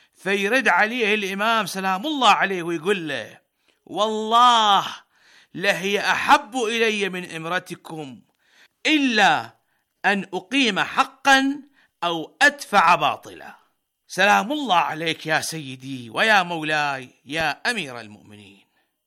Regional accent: Iraq; إحنا العراقيين الحق الأول بالنسبة لنا

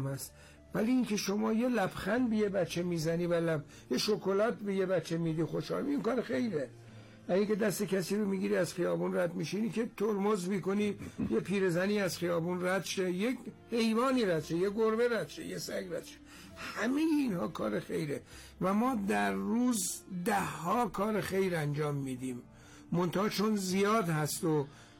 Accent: Esfarayen, North Khorasan, Iran; از شهر خودمون اسفراین بزرگ

